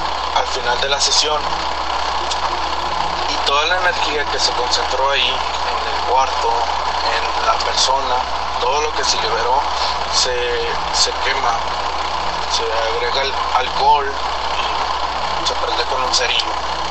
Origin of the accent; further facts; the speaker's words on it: Tamaulipas, Mexico; now in United States; yo radico acá en Estados Unidos. Okay, pero originalmente yo crecí en Tamaulipas, ahí en una ciudad muy pequeña.